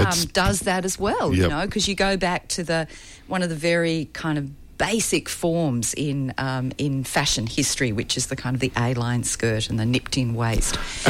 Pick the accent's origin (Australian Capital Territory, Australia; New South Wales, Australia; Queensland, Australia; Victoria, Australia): Australian Capital Territory, Australia; Canberra; also born or lived in London; Both my parents are Australian. I was born in London. We moved back. My dad got a job in Canberra, and that's where I went to university.